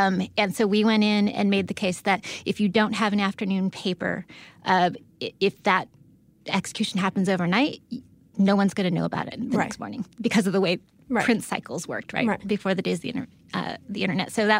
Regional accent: San Diego, California, United States; No, I'm from San Diego.

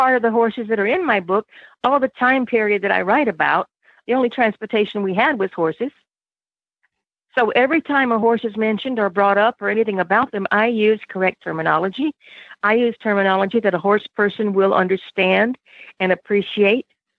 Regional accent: South Carolina, United States; I grew up in the South, in the South Carolina. It's my heritage.

